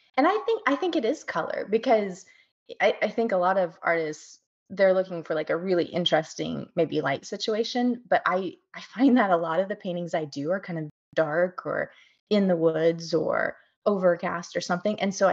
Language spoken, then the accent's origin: English; Indiana, United States; we're from Southern Indiana, so everything around us is green